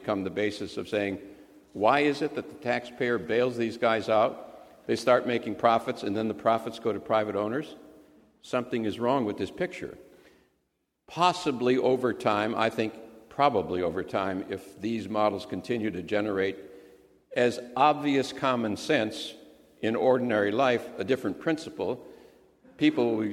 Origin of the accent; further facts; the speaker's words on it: Wisconsin, United States; This is prehistory. I'm from Wisconsin.